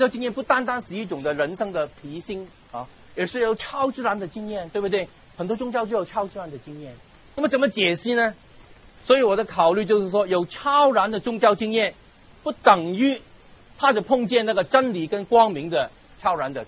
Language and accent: Chinese; China; 因为尤其是对我们中国人来说，这个问题很大。